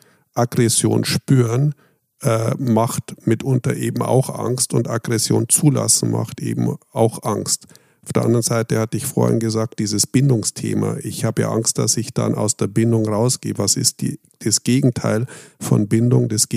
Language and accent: German; Bavaria, Germany; ich komme ja aus Bayern